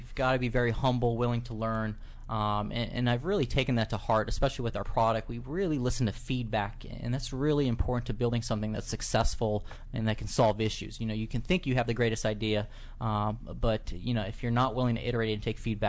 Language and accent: English; Reston, Virginia, United States; Grew up in Reston, Virginia. Born and raised here in Northern Virginia